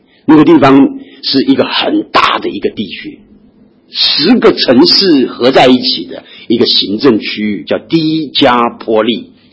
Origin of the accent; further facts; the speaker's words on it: China; 可能我们中国人会这样讲，我们